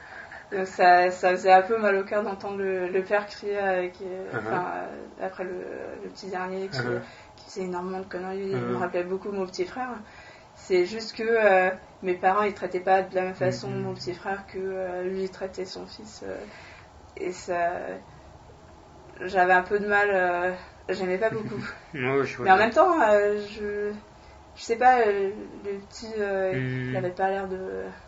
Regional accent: Gothenburg, Västra Götaland, Sweden; Et à mon avis, ce sera plutôt à Stockholm, je viens de Göteborg, moi.

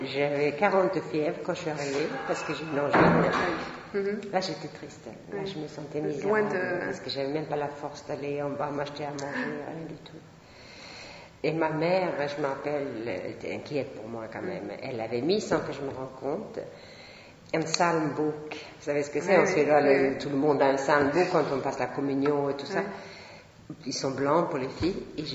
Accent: southern Sweden, Sweden; French is a second language; Oui, donc je viens du sud de la Suède, d'une famille de paysans où absolument personne ne parlait français.

